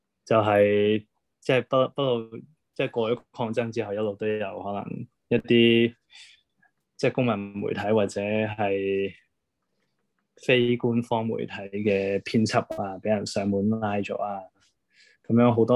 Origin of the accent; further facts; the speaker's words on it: Hong Kong; 咁但係作為一個香港人嘅身份，我覺得可能有啲嘢係香港人先睇到